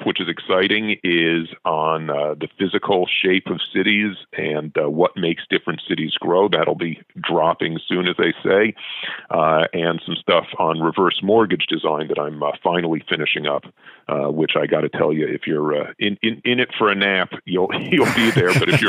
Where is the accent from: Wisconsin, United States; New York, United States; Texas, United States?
New York, United States; New York City; I grew up in New York City, and, you know, the fancy neighborhood was the Upper East Side